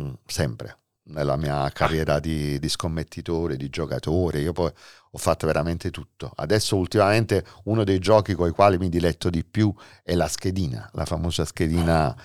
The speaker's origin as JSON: {"language": "Italian", "town": "Naples", "region": "Campania", "country": "Italy", "said": "Io sono napoletano, figurati, peggio ancora."}